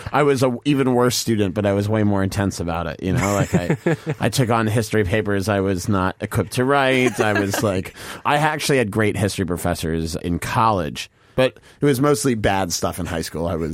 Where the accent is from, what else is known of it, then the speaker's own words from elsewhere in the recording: Massachusetts, United States; I grew up in Massachusetts, and so the Mayflower landing at Plymouth Rock was...